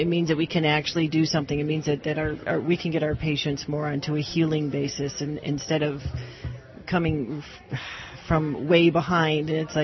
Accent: Cleveland, Ohio, United States; now in Pittsburgh, United States; No, I grew up in Cleveland.

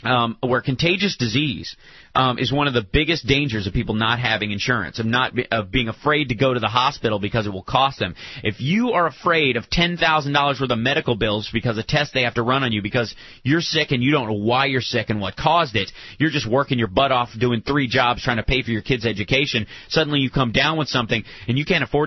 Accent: Peaks Mill, Kentucky, United States; I grew up in Peaks Mill, Kentucky. One road, 46 people.

